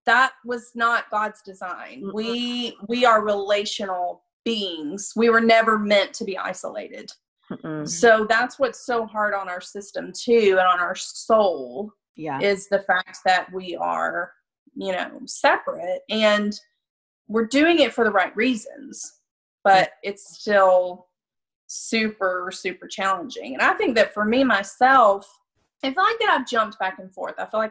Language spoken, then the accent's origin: English; the South, United States; but especially growing up in the South, I mean, manners are everything.